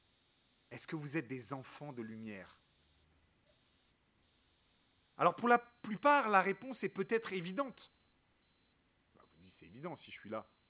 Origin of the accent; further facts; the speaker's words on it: France; Je suis français, blanc